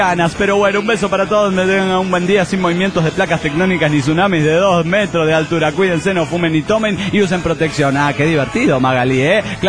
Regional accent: Argentina; soy de Argentina.

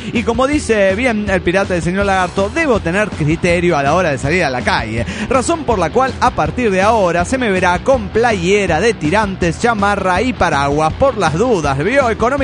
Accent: León, Guanajuato, Mexico

